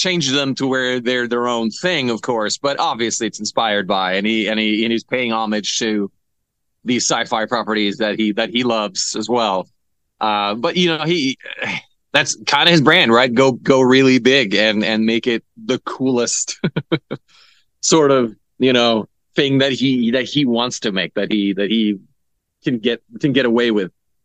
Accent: Norway; English is a second language; moved away as an adult; also born or lived in Hollywood; now in United States; So I'm from Norway originally, and after high school, I was in the military for a couple of years, and went to just moved across the world to Hollywood

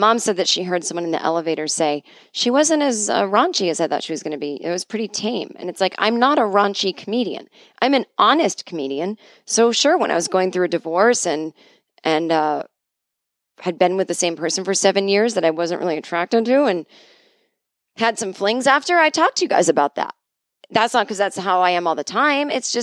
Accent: New England, United States; I grew up in New England. I've seen plenty of Vermont.

